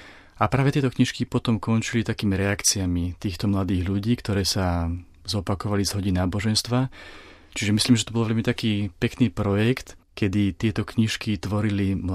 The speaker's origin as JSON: {"language": "Slovak", "town": "Považská Bystrica", "region": "Trenčín Region", "country": "Slovakia", "tie": "born or raised there", "said": "Pochádzam z mesta Považská Bystrica, kde som sa narodil, vyrastal, študoval, kde som začal ministrovať prvýkrát."}